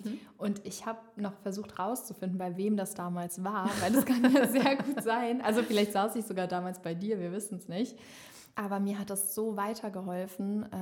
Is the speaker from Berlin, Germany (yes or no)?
no; Rhineland-Palatinate, Germany; ich bin damals auch aus Rheinland-Pfalz gekommen, also war 1,5 Stunden lang unterwegs mit dem Auto